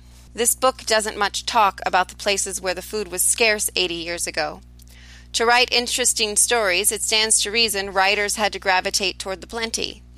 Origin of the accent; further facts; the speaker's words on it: Norton, Kansas, United States; from Norton, Kansas, and today I'd like to talk about the role of the federal government.